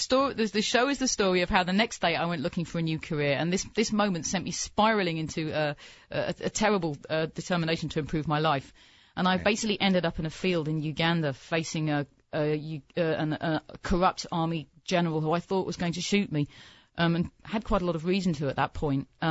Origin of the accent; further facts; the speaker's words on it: United Kingdom; because I'm British and above that kind of thing